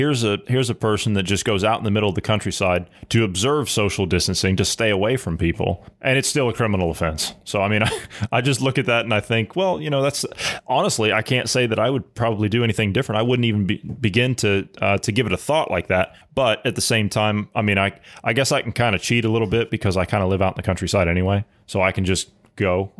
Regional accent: United States; accent: American; Okay, fair. Well, I forgive my American accent. I do apologize.

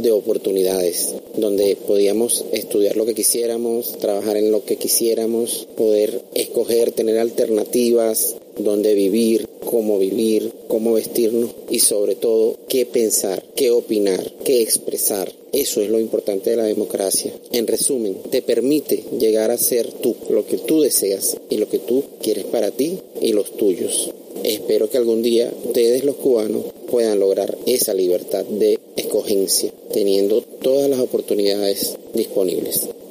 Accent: Venezuela; soy de Venezuela, donde llevo ya más de 20 años viviendo el desmoronamiento de nuestra democracia

